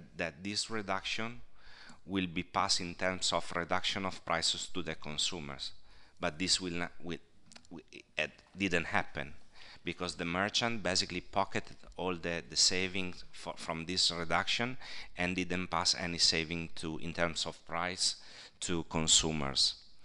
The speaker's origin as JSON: {"language": "English", "country": "Italy", "said": "but I know because I'm coming from Italy."}